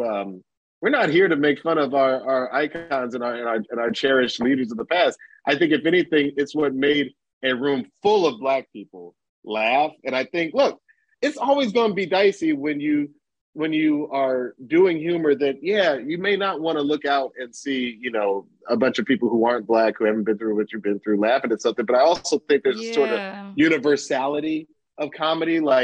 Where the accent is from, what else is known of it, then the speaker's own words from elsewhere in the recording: Atlanta, Georgia, United States; again, I'm from Atlanta. I don't like to do anything that's going to cast aspersions.